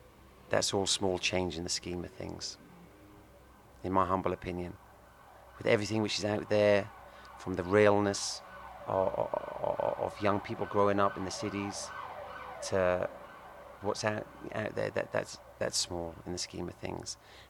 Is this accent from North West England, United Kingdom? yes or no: no; Norwich, East of England, United Kingdom; also born or lived in Lowestoft; I was born in Lowestoft, went to school in Norwich.